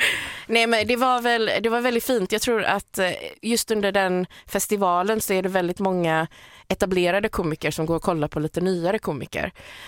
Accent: Sweden; Alltså jag upplever det som att svenskar är så... Alltså vi är ju väldigt artiga och väldigt snälla.

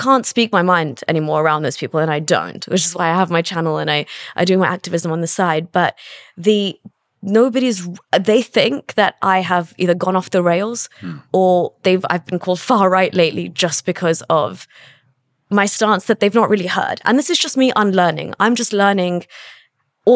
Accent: England, United Kingdom; So back then, obviously, I was pretty much still in the fold, but it was only leaving England.

